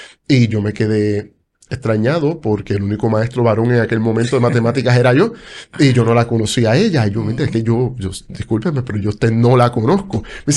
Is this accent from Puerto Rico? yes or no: yes; Caguas, Puerto Rico; y yo soy de Caguas. Por lo tanto, la transición se quedó entre criollos.